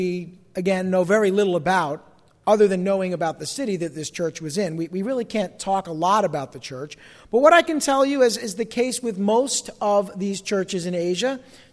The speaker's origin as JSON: {"language": "English", "region": "New Jersey", "country": "United States", "accent": "New Jersey", "said": "like my New Jersey accent getting the best of me there."}